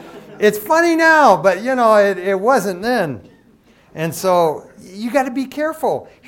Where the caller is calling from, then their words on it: Covina, California, United States; from Covina. I'll pledge $60, you know, and I'll hang up.